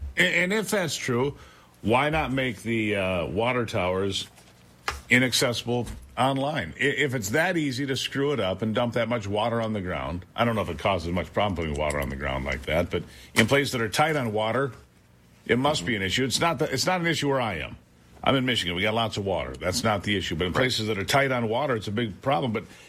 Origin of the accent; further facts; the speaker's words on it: Australia; I'm from Oz